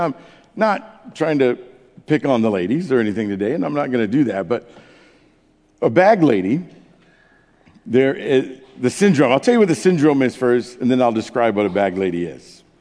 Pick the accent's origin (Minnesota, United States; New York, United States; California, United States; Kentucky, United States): California, United States; I grew up in Orange County, but my playground was Los Angeles.